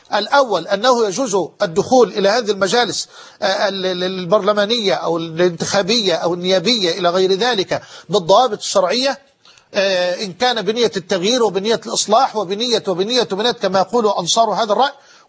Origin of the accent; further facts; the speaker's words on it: Egypt; وقد حان الآن يعني عندنا في مصر الاستعداد يعني لصلاة المغرب